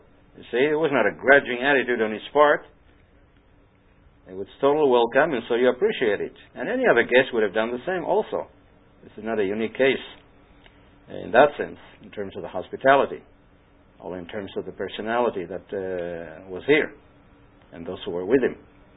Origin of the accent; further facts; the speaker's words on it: Israel; I remember growing up in Israel, you know, you came, you rang the bell, and that's it.